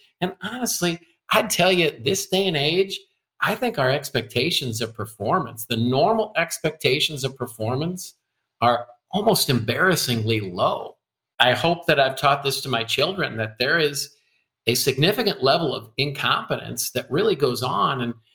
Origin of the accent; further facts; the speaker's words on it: Cedar Rapids, Iowa, United States; I grew up in Cedar Rapids, Iowa. It's a very blue-collar town.